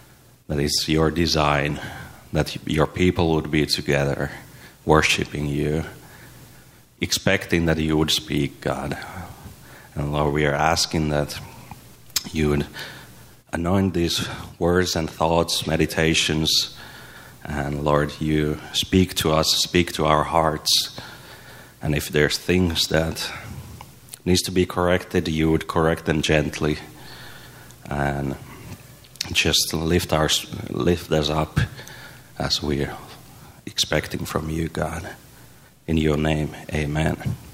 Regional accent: Finland; now in United States; As it sounds, I'm not from here. I'm not from America. I come from a far country of cold and darkness of Finland.

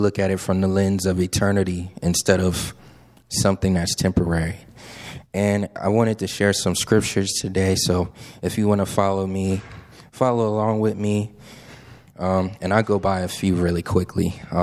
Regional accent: Wilmington, Delaware, United States; I'm clearly not from Virginia. I'm actually from somewhere further up north, Wilmington, Delaware. I lived in the city for a good portion of my life

